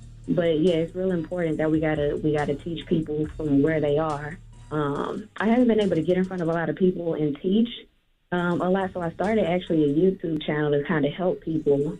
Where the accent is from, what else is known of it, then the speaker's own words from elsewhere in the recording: Houston, Texas, United States; I'm from Houston.